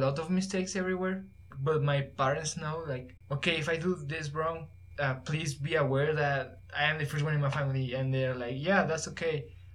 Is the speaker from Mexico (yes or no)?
yes; Mexico; now in United States; I'm from Mexico. I am a freshman also here at the UNC